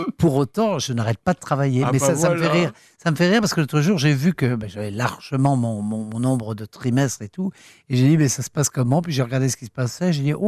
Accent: Paris, Île-de-France, France; Pourtant, je n'ai rien de tunisien. Je suis breton. Et j'aime Paris infiniment parce que j'y suis né et puis que j'ai fait toute ma carrière et ma vie ici.

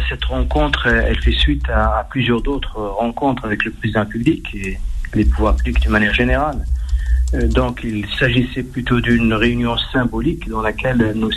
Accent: France; en tant que Français, en tant que musulman

